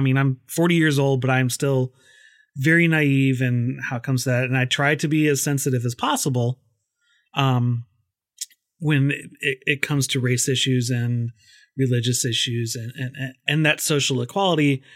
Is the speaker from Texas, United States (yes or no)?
no; Minnesota, United States; now in US South; I grew up in the Midwest. I have now been in the South for a little over 25 years. But I did grow up, and it's two very different extremes. So I grew up in Minnesota.